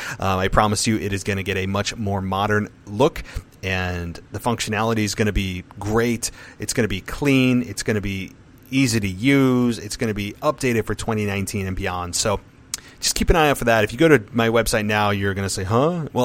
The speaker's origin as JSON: {"language": "English", "region": "New York", "country": "United States", "said": "although I'm from New York, so I guess I'm kind of the redheaded stepchild of New England."}